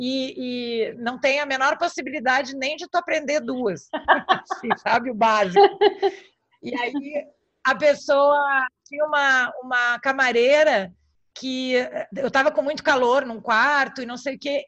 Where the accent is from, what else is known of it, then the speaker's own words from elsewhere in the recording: South Region, Brazil; E olha que eu sou do Sul, né? Que, teoricamente, a gente está mais perto ali das fronteiras com a Argentina.